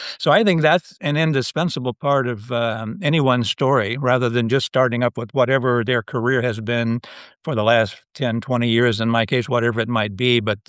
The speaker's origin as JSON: {"language": "English", "region": "Ohio", "country": "United States", "tie": "born or raised there", "said": "Yeah, career-wise, I grew up in Ohio"}